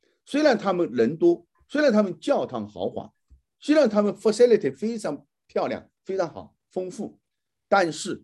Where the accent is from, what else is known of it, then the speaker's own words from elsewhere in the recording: China; 我们中国人也一样啊，我们常常说群众的眼睛是雪亮的